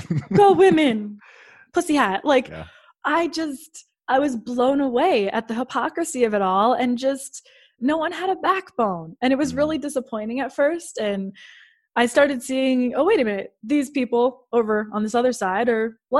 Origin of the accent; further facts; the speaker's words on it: Canada; I'm from Canada.